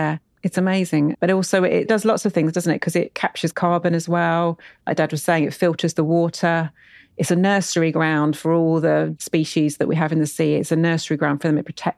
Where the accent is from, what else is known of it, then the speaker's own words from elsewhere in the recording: Shoreham, South East England, United Kingdom; And I love that as well, growing up in Shoreham as well.